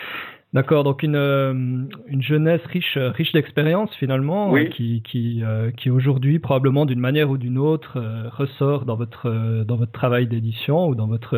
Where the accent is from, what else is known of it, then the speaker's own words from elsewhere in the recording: Neuchâtel, Switzerland; en tant que Neuchâtelois, j'ai découvert au gymnase où il était naturellement au programme